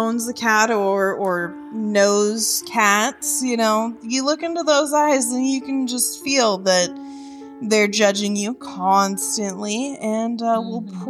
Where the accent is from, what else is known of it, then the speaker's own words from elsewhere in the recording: West Coast, United States; I'm from the West Coast and we say Appalachian.